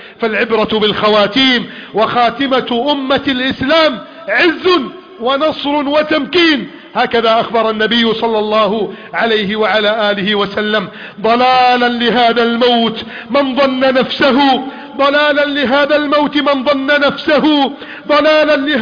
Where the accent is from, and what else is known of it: Egypt